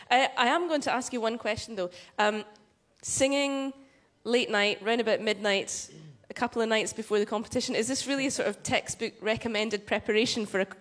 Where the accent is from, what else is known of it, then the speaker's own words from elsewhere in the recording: Glasgow, Scotland, United Kingdom; right here in my hometown of Glasgow.